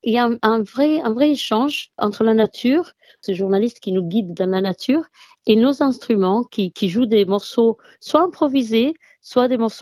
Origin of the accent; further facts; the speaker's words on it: Italy; now in France; je viens d'Italie. Mais toutes les trois, on est basées dans le sud de la France.